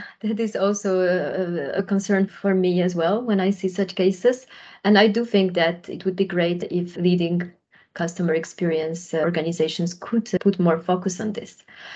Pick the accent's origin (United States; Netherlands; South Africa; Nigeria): Netherlands; English is a second language; from my home country, from the Netherlands.